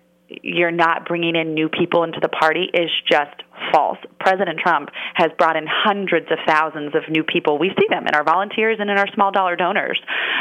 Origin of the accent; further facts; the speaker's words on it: Missouri, United States; but my home state of Missouri still had a huge turnout